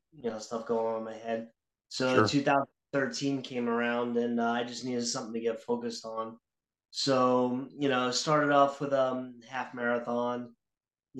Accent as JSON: {"language": "English", "town": "Long Island", "region": "New York", "country": "United States", "said": "I'm from Long Island, New York."}